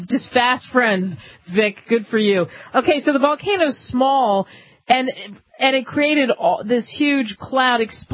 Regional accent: Cherry Hill, New Jersey, United States; Whether you're in Connecticut, California, Illinois, or my hometown of Cherry Hill, New Jersey

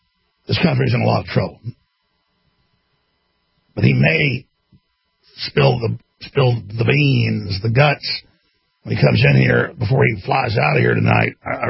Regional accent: Texas, United States; because I'm from Texas, he went, "Oh, this is … How you doing there?"

